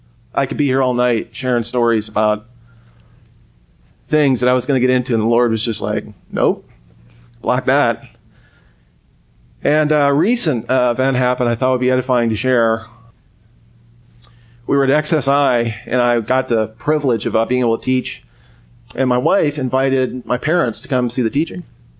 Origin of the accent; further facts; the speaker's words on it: Ireland; Because I'm Irish and that's how we deal with our emotions.